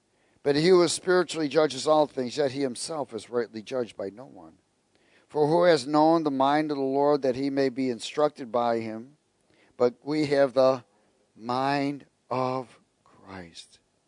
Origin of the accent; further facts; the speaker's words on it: New York, United States; born there; I mean, I was born in New York, and many of my friends from school, their families were on welfare.